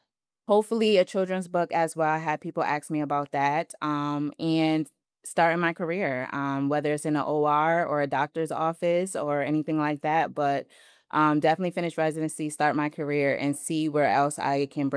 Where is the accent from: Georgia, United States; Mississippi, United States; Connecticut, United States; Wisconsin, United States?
Connecticut, United States; I'm from Connecticut, predominantly white, obviously.